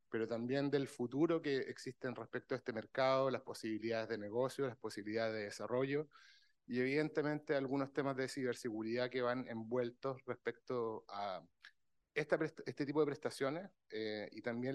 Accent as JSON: {"language": "Spanish", "country": "Chile", "accent": "Chilean", "said": "se pueden dar cuenta que yo vengo de Chile por el acento"}